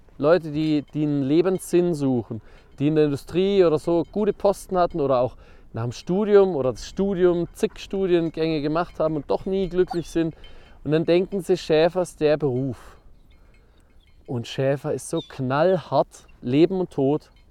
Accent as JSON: {"language": "German", "region": "Baden-Württemberg", "country": "Germany", "tie": "born or raised there", "said": "Also ich bin im Schwarzwald aufgewachsen, im Kinzigtal."}